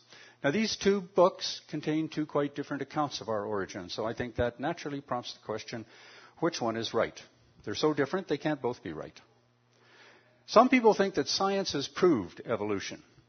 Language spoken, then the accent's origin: English; Ontario, Canada; also born or lived in Alberta; since I'm from Ontario, I used to live in Alberta, though, however, so don't be hard on me. I lived in Alberta from 1993 to 2010 and then moved back there to be close to my grandchildren. I'd say that I live just a little way from Toronto